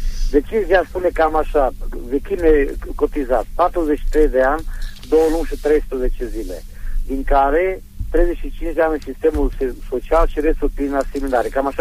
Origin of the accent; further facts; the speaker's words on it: Tirimia, Mureș County, Romania; și sunt din Tirimia.